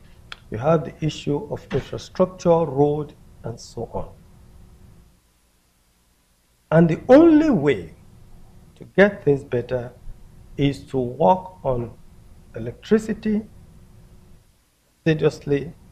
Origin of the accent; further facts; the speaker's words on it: Nigeria; but as a Nigerian, I know how much that means to us.